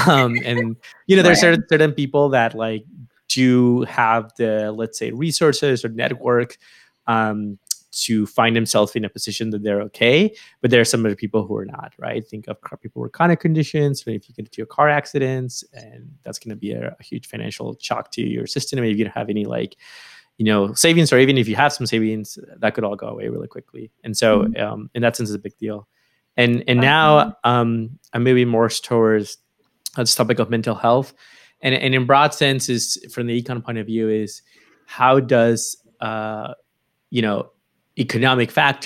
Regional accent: Lima, Peru; now in United States; I am born and raised in Lima, so I'm actually an immigrant, but I've been living here for a while.

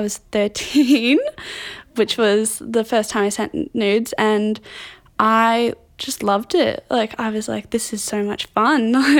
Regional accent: Australia; I'm 22 years old. I'm from Australia

